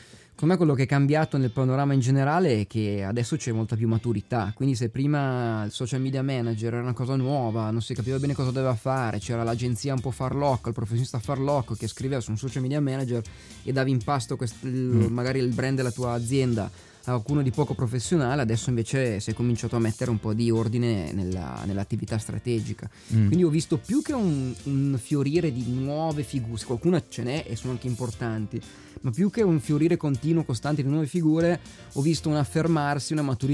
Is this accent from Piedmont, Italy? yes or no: yes; Biella, Piedmont, Italy; now in Milan, Italy; io sono originario, origini belga, mio parte di mio papà, Valloni, francese. Nato e cresciuto a Biella, in quello del Piemontese. E adesso sono da qua dal 2009 a Milano.